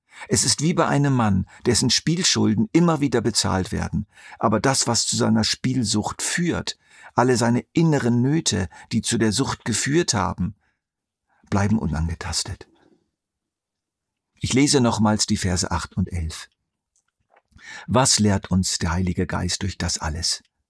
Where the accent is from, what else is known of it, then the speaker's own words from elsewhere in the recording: Lower Saxony, Germany; Der höchste Berg in der niedersächsischen Tiefebene, wo ich aufgewachsen bin, war 169 Meter hoch, der Wilseder Berg.